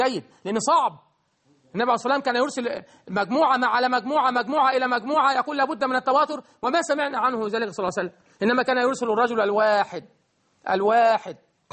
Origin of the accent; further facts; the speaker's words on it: Egypt; وكل هذه الجبال عندنا في مصر